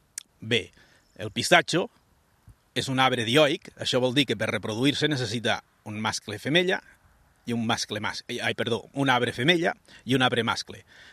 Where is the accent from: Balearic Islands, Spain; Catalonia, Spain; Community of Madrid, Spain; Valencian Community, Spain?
Catalonia, Spain; Badalona; born there; Jo vaig néixer a Badalona, i després fa 12 anys ja que vam venir a viure aquí a Borges